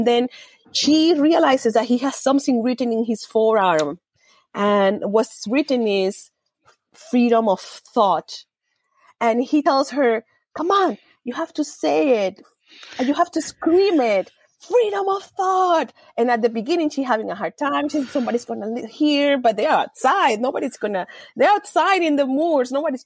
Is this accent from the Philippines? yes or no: no; Maracaibo, Zulia, Venezuela; we were growing up in Maracaibo, and we just dreamed of somewhere else.